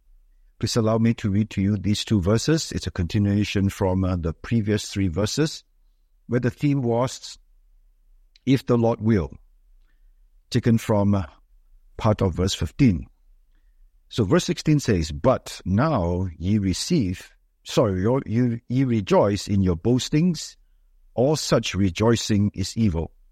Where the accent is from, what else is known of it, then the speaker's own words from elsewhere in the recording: Singapore; But when I talked to my American friends about Singapore, I was pretty proud of Singapore because of our advancement.